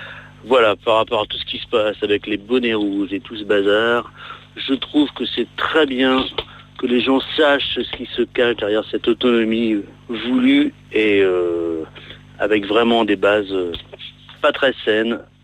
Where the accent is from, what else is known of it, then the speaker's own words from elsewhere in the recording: Brittany, France; born there; Moi, je suis né en Bretagne. Ma mère était d'origine normande.